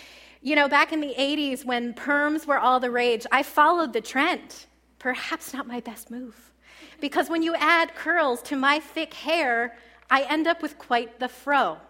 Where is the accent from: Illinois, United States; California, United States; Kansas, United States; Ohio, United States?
Ohio, United States; I grew up in Ohio, so we didn't have kale either.